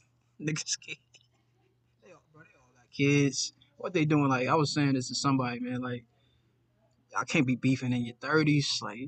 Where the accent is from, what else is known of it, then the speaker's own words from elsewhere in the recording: Charlotte, North Carolina, United States; I ain't scared, man. I'm from Charlotte, nigga.